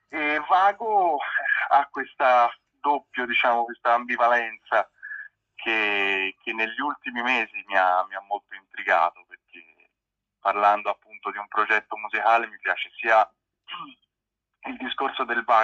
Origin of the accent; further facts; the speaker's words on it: Florence, Tuscany, Italy; sono di Firenze